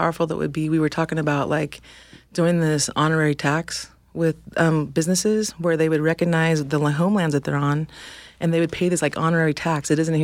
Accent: California, United States; I come from the villages of Wasek and Wetspoos out of the Yurok tribe, and I'm also enrolled Talwa Dayni.

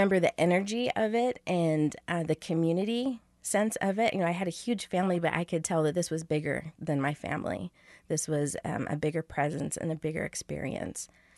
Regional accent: Washington, United States; I grew up in Washington State, but I would spend my summers in California in Stockton

